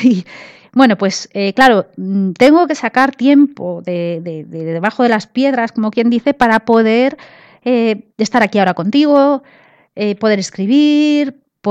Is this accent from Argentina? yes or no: no; Spain; moved away as an adult; also born or lived in England; estuve viviendo en Inglaterra. Yo soy de España y me trasladé a Inglaterra durante unos 4 años